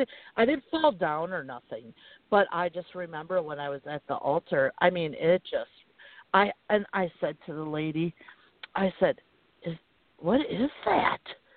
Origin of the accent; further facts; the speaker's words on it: Wisconsin, United States; It reminded me of 20 miles north of my hometown here in Wisconsin